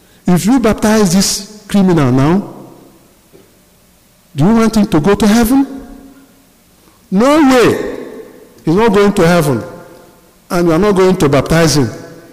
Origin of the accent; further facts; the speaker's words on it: Nigeria; I come from Nigeria.